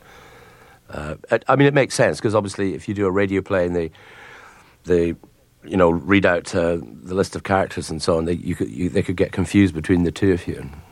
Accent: Glasgow, Scotland, United Kingdom; I grew up in Glasgow in Scotland.

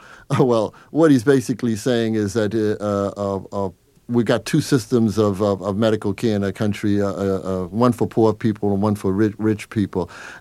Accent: Harlem, New York, United States; I come out of a community. I grew up in Harlem. I came out of a community of Black and Hispanic women. My parents were of that mix.

